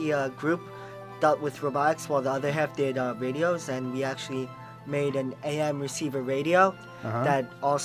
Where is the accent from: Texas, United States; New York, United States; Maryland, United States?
New York, United States; Commack; I'm from Comac.